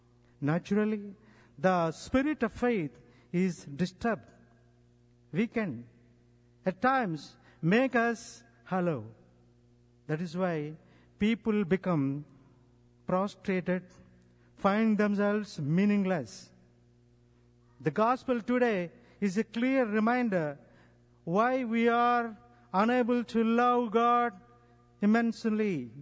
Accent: India; from India. I am a priest from the Diocese of Eluru, located in southern India.

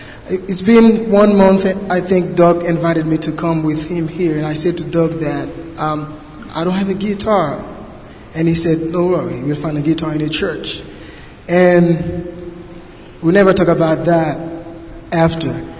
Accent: Cité Soleil, Ouest, Haiti; I'm from Cité Soleil.

